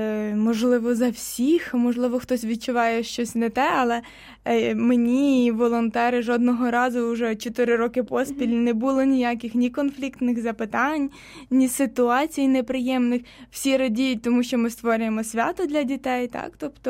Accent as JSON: {"language": "Ukrainian", "town": "Ivano-Frankivsk", "region": "Ivano-Frankivsk Oblast", "country": "Ukraine", "tie": "born or raised there", "lives_now": "Kyiv, Ukraine", "said": "в мене в дитинстві в Івано-Франківську, де я виросла, це просто моє улюблене свято"}